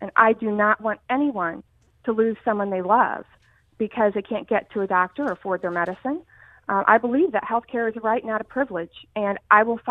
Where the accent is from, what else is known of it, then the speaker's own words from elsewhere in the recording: Springfield, Illinois, United States; My roots are very deep right here in the 13th district, born and raised in Springfield. I've raised my own family here.